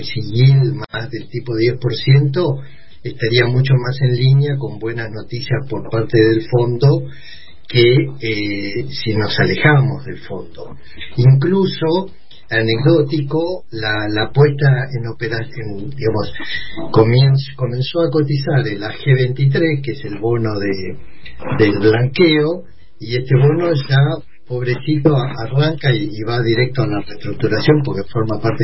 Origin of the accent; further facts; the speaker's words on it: Argentina; como argentinos